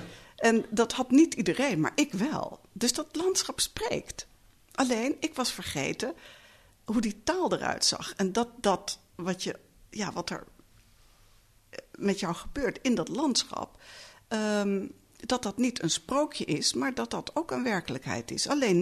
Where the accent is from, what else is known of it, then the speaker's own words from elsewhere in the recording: Netherlands; Alleen, ik kom uit Nederland, dus ik kan niet zomaar een andere cultuur mij toe-eigenen en omhelzen.